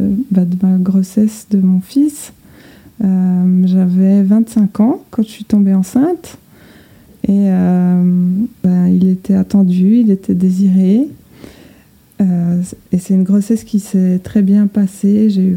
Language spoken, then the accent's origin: French; Switzerland; j'ai 33 ans. Et je suis suisse, donc peut-être que vous entendrez mon accent.